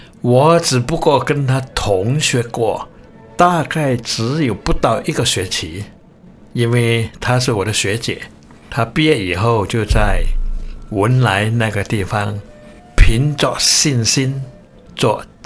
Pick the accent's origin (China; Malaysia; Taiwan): Malaysia; 还好我是马来西亚的公民